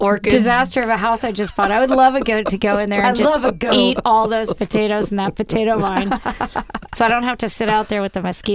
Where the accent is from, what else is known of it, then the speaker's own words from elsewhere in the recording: Columbus, Ohio, United States; Oh, dude, I grew up in Columbus.